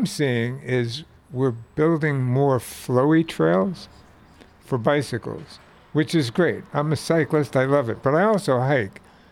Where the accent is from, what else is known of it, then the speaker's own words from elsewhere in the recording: Bronx, New York, United States; I'm from the Bronx, so I kind of picked up on your Northeast accent.